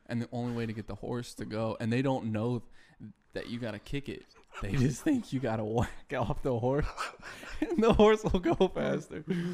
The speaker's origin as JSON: {"language": "English", "town": "St. Petersburg", "region": "Florida", "country": "United States", "also_born_or_lived": "Houston, Texas", "said": "No, I'm from St. Petersburg, Florida, originally, and then I moved to Houston, Texas, and then I moved here."}